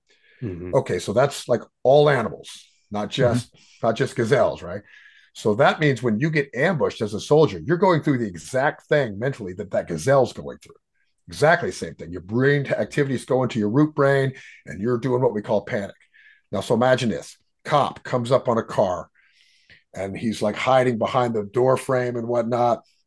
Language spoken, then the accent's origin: English; Houston, Texas, United States; I grew up in a peaceful society. I'm from Houston, Texas, right?